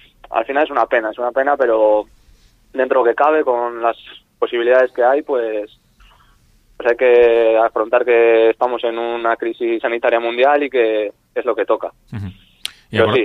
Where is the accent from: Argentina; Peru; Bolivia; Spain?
Spain; Laredo, Cantabria; con el equipo de mi pueblo, que es el Laredo